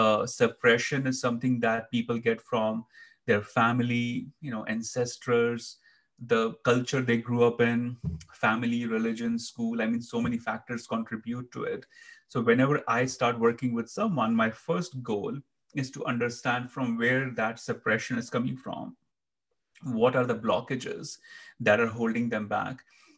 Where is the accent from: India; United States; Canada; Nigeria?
India; growing up in India, in a very small town of the Himalaya mountains, I was surrounded with Tantra temples, the goddess temples